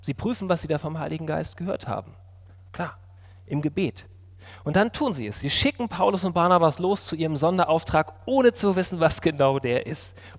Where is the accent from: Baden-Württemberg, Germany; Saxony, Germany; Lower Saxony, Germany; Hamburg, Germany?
Hamburg, Germany; also born or lived in Rhineland; now in Ebersbach, Germany; Mich persönlich schmerzt es noch heute, nach Hamburg zu kommen und nicht mehr dort zu leben. Als Hamburger Jung zuerst im Rheinland zu landen